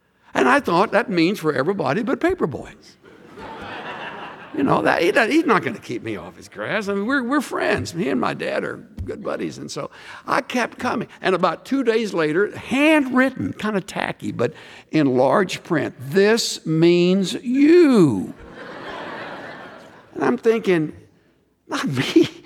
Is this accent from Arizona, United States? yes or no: no; Houston, Texas, United States; Years ago, when I was growing up in Houston, down at Galveston, they built the first high-rise hotel that I can remember.